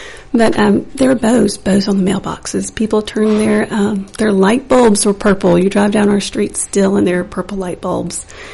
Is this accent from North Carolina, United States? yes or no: no; Hartselle, Alabama, United States; We're from Hartselle, so just right up the road from here. And our town just came out like crazy.